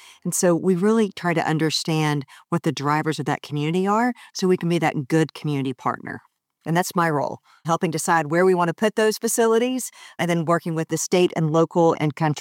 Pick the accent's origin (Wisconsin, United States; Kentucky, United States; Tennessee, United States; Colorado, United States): Tennessee, United States; Nashville; I'll tell you actually a personal story. I'm from Nashville, Tennessee